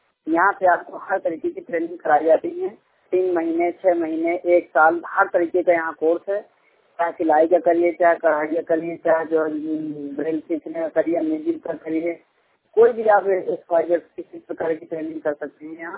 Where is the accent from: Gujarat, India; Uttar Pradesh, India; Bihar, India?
Uttar Pradesh, India; Banda; मैं बांदा उत्तर प्रदेश का मूल निवासी हूँ।